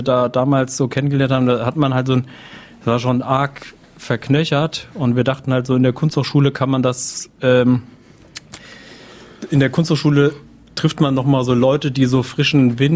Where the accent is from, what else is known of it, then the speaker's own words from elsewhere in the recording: Central Germany, Germany; ich komme ja mehr so aus Mitteldeutschland